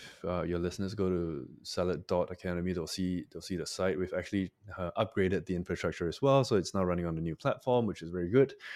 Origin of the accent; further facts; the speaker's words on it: Singapore; my core team and I, we're all Singaporean and we're all based here. Most of us have lived here for our entire lives